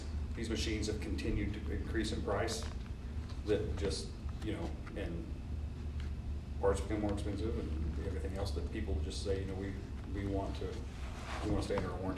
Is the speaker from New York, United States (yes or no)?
no; Fredonia, Kansas, United States; I'm a Southeast Kansas kid. I grew up down around Fredonia Yates Center. Who knows where that is?